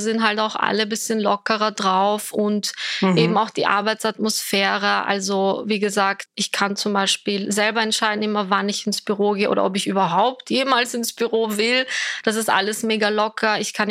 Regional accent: Vienna, Austria; Ich bin in Wien geboren und aufgewachsen, genau. Aber meine Eltern kommen aus Ankara ursprünglich.

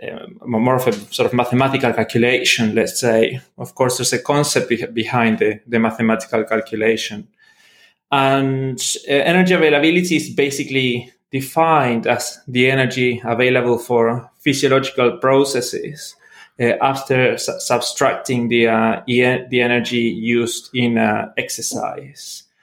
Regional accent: Argentina; So I'm originally from Argentina, trained as a biologist with a minor in zoology.

